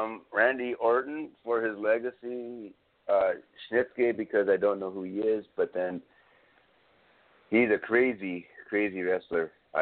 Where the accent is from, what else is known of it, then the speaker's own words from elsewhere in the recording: Canada; I'm a Canadian fan